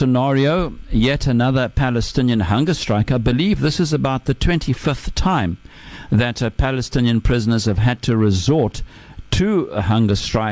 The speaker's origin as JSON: {"language": "English", "country": "South Africa", "said": "being a South African and having known so many people who were detained without trial, in South Africa"}